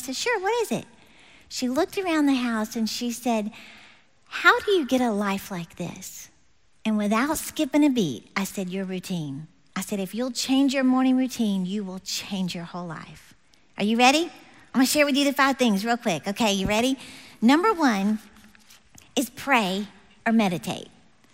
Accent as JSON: {"language": "English", "region": "Texas", "country": "United States", "said": "I'm from Texas."}